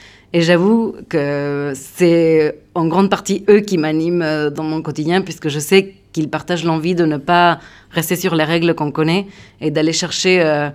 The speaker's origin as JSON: {"language": "French", "region": "Buenos Aires", "country": "Argentina", "tie": "born or raised there", "also_born_or_lived": "London", "moved": "as an adult", "lives_now": "France", "said": "Je suis née en Argentine, à Buenos Aires, où j'ai vécu jusqu'à mes 25 ans. Je suis partie pour étudier politique publique en urbanisme à Londres et je suis arrivée en France il y a un peu plus de 8 ans."}